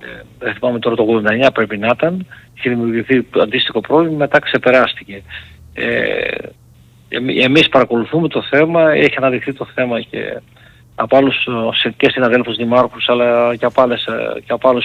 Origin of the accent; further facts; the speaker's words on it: Granitsa, Greece; Εμένα στο χωριό μου είναι η Γρανίτσα